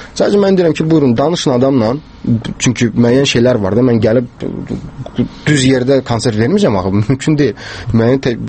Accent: Buduq, Quba District, Azerbaijan; Qubadanam, Qubanın Buduq kəndindən.

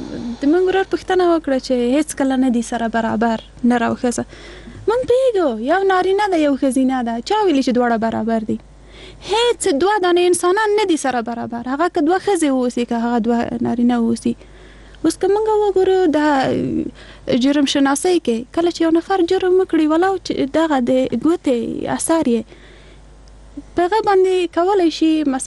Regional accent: Afghanistan; موږ په افغانستان کې څلوېښت کاله کېږي جنګ لرو، یعنی موږ نسلونه په جنګ کې پیدا شوي، په جنګ کې لوی شوي،

